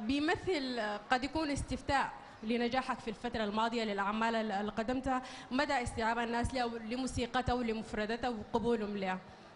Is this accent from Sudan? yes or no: yes; Sudan; وشلبنا فخر به واحنا كسودانيين.